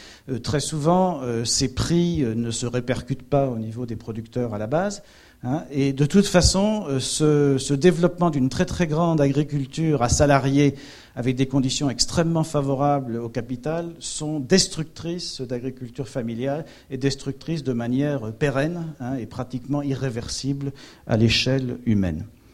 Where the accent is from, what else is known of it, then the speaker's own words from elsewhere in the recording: France; Mais comment est-ce que nous, en tant que Français, on peut dire c'est absolument aberrant de faire ce genre de choses?